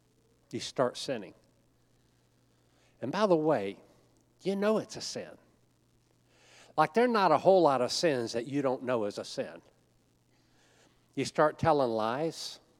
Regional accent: the South, United States; I'm from the South.

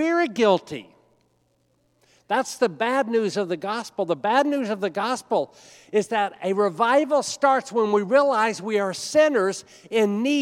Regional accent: the South, United States; I'm from the South.

